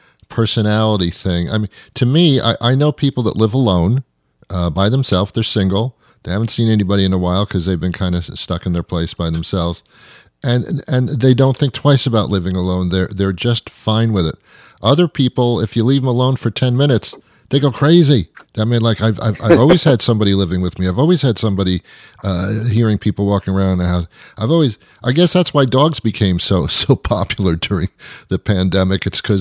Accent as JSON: {"language": "English", "region": "New York", "country": "United States", "tie": "born or raised there", "said": "I was brought up in New York"}